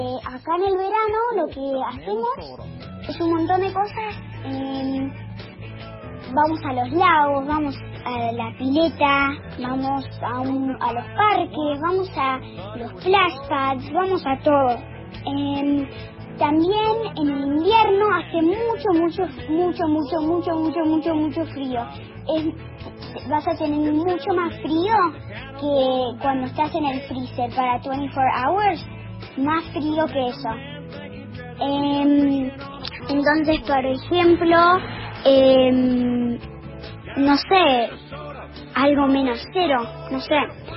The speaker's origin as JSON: {"language": "Spanish", "country": "Argentina", "moved": "yes", "lives_now": "United States", "said": "tengo 9 años y yo soy argentina, pero vivo en Minnesota ahora."}